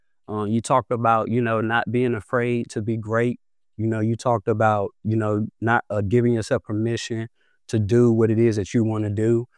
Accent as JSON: {"language": "English", "region": "North Carolina", "country": "United States", "said": "I'm from North Carolina."}